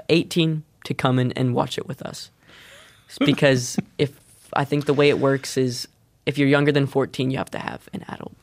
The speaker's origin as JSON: {"language": "English", "country": "Canada", "said": "And obviously me being Canadian too, it was really cool to be a part of that and to get invited to be a part of that."}